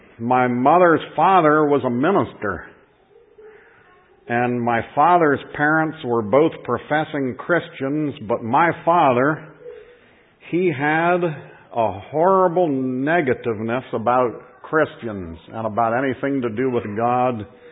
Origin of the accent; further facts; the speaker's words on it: New Jersey, United States; born there; but I was born in New Jersey, and I've been adopted twice.